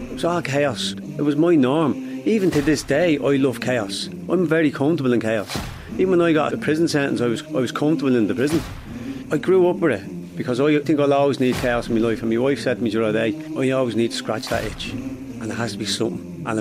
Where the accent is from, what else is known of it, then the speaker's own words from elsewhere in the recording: Dublin, Leinster, Ireland; Darndale is, as you probably well know, it's a deprived area. Growing up in Darndale